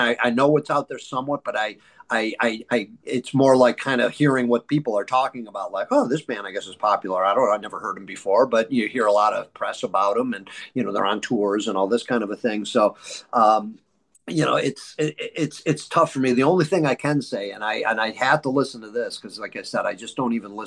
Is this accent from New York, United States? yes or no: yes; Buffalo, New York, United States; when we're talking sports earlier, I'm from Buffalo. I still play ice hockey.